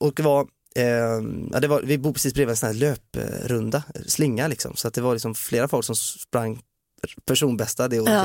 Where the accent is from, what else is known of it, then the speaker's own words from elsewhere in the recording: Uddevalla, Västra Götaland County, Sweden; när jag växte upp i Uddevalla så... Det är liksom, jag är femte generationen på den här gården i Uddevalla.